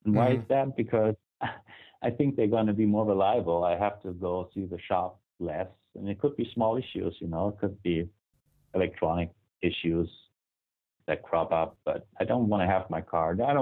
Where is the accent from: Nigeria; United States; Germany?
Germany; Being German, growing up in Germany, I would think that German cars have a very high quality